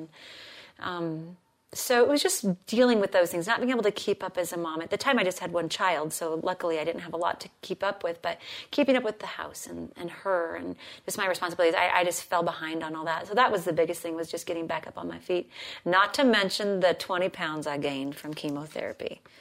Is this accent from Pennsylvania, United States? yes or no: no; Alaska, United States; And I'm a blonde from Alaska, so I'm not sure how I showed up with it, but I did.